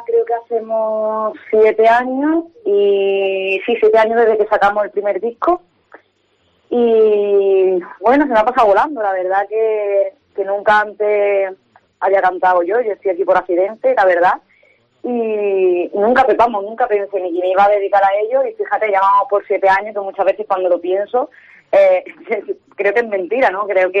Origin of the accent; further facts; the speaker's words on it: Andújar, Andalusia, Spain; Bueno, pues soy del sur, soy de Andújar, un pueblo de Jaén. Y aunque ahora no vivo allí, pero vamos, nací allí, soy de allí de toda la vida, vamos.